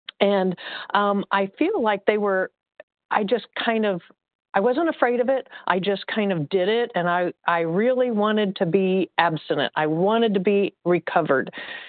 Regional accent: Indiana, United States; recovered compulsive overeater from Indiana.

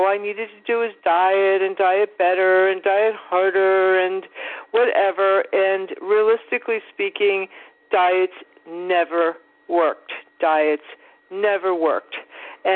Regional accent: New York, United States; I'm from New York, 63 days, first time in my life.

